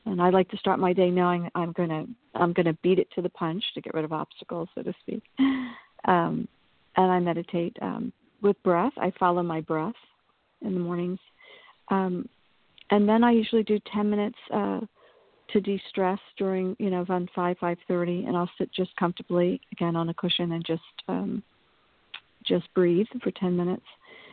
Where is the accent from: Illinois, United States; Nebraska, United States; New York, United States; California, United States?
California, United States; San Diego; I grew up in San Diego, coming back east for that time period for me